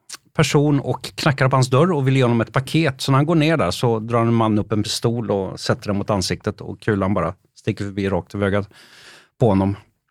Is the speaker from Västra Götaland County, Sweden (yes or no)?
yes; Trollhättan, Västra Götaland County, Sweden; also born or lived in Kalmar; Ja, jag är född i Kalmar, men jag uppväxte i Trollhättan.